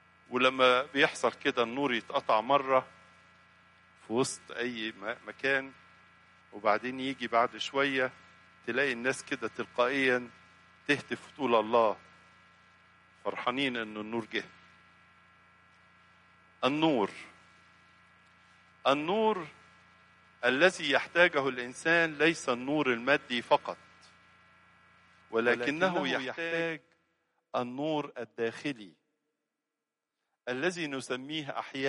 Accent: Egypt; والتقويم الشرقي عندنا في مصر يقوم على السنة المصرية القديمة

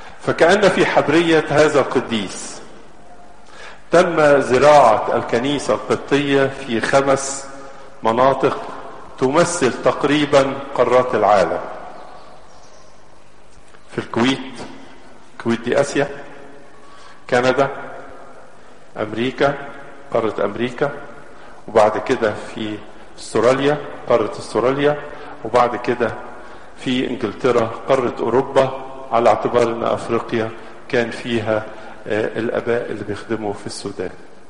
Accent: Egypt; احنا كمصريين مرتبطين بالأرض وبالنيل

